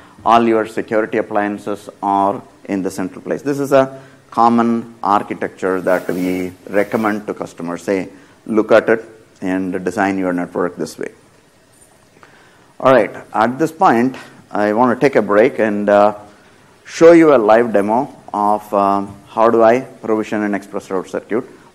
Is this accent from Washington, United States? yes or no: yes; Redmond, Washington, United States; And I'm from Redmond, so I'm going to choose Seattle.